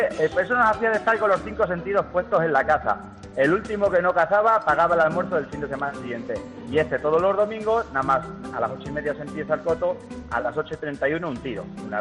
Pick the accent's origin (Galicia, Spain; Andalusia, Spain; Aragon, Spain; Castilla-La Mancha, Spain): Castilla-La Mancha, Spain; Valdepeñas; yo soy de Valdepeñas, cazamos en un coto de Valdepeñas y somos un grupo de cuatro amigos.